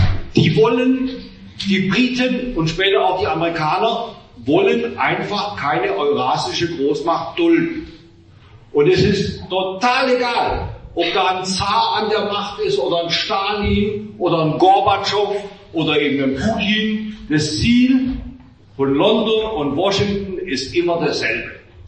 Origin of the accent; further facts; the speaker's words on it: Germany; ich bin Deutscher und ich will nicht zulassen, dass unser schönes Deutschland vor die Hunde geht